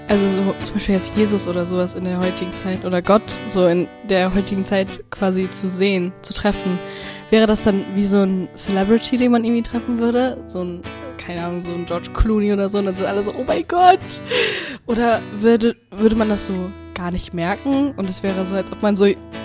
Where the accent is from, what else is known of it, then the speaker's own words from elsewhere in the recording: Löningen, Lower Saxony, Germany; ich komme aus Löningen, ich bin 20 Jahre alt